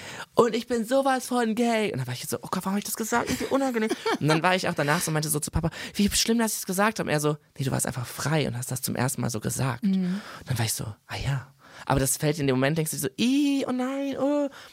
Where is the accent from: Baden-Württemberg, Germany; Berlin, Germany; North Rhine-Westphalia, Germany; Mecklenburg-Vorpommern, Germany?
North Rhine-Westphalia, Germany; Herne; Ich komme ursprünglich aus Herne, mein Vater ist aber dann nach Erkenschwick gezogen.